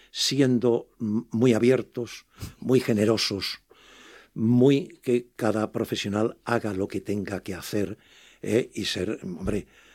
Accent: Extremadura, Spain; accent: Extremaduran; Los extremeños hablamos con un acento como tienen los andaluces o como tienen los asturianos o como tienen los gallegos.

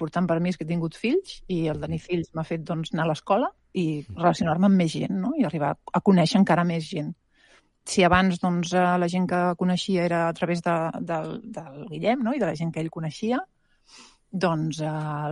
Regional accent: Barcelona, Catalonia, Spain; moved away as an adult; also born or lived in Netherlands; perquè sí que sóc de Barcelona, però als 23 anys me'n vaig anar a viure a Holanda. A Holanda també vaig viure en molts llocs diferents, des de pobles petits fins a ciutats com Amsterdam. I, bueno, després de tornar, doncs, vaig estar un parell d'anys a Barcelona i després em vaig traslladar aquí.

